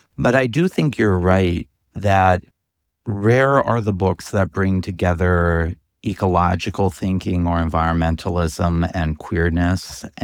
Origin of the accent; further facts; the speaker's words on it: Center, North Dakota, United States; what growing up in Sinner really gave me was the wide world, the big, beautiful world.